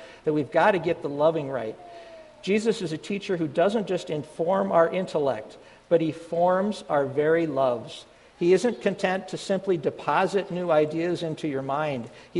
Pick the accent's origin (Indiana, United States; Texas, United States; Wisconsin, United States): Wisconsin, United States; I grew up in Wisconsin, and I am a flaming Green Bay Packers fan.